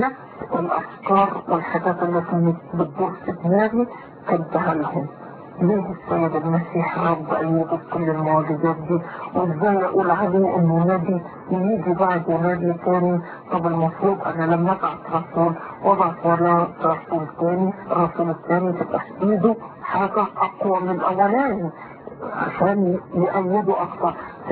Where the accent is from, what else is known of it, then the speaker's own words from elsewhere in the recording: Egypt; moved away as an adult; now in Netherlands; أول ما وصلت هولندا وقعدت أنا خرجت من مصر كنت إزاي؟ إزاي خرجت من مصر؟